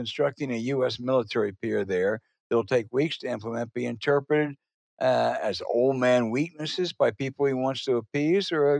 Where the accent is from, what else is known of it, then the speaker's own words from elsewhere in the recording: Devon, Pennsylvania, United States; because it's from Steve in Devon, Pennsylvania. That's my hometown, so I've got to give Steve credit.